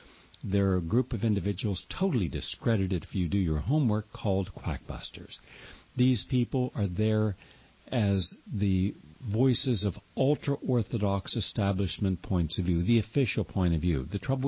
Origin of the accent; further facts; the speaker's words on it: West Virginia, United States; From my home state of West Virginia, down in Bluefield, we have a station carrying us